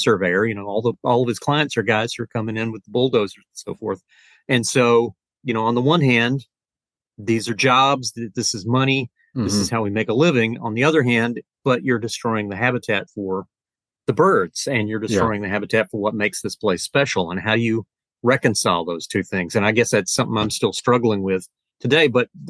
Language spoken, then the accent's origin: English; Florida, United States; You know, as you know, I grew up in Florida, and mm-hmm. I grew up hearing what I like to think of as the classic Florida argument